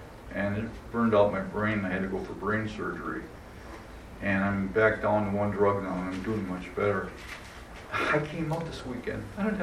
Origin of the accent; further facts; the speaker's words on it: Milwaukee, Wisconsin, United States; from Milwaukee.